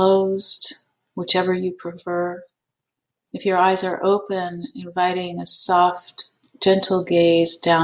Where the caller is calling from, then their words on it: Arcata, California, United States; I am calling in from Arcata, which is about 300 miles north of San Francisco on the coast in the Redwoods